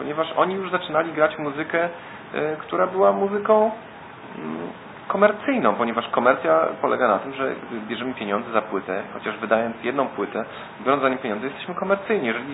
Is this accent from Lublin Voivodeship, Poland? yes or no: no; Tricity, Pomeranian Voivodeship, Poland; Jesteśmy z Trójmiasta i mamy taką muzykę